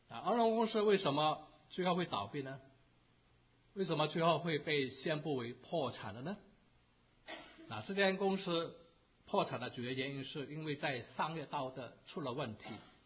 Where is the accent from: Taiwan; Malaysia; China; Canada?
Canada; 那也发生在我们的加拿大。我不知道大家还记不记得在几年前我们加拿大人呢引以为荣的